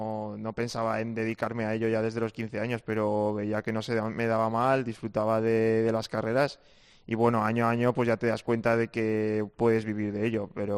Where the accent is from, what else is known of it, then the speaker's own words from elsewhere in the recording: Jaca, Aragon, Spain; also born or lived in Zaragoza; nací en Zaragoza, pero he vivido siempre toda mi vida en Jaca. Y mi madre es de Zaragoza y luego mi padre es de un pueblo de Burgos.